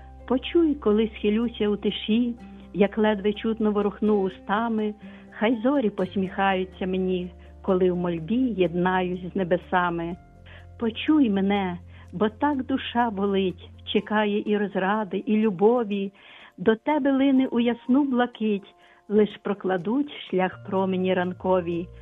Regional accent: Lviv, Lviv Oblast, Ukraine; я зі Львова.

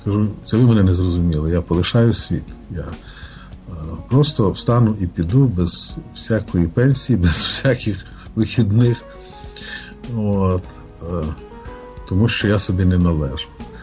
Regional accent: Lutsk, Volyn Oblast, Ukraine; Народився і живу в Луцьку в 61-му році, дата мого народження. І так Господь благословив, що я в Луцьку постійно знаходжусь і з Волині рідної

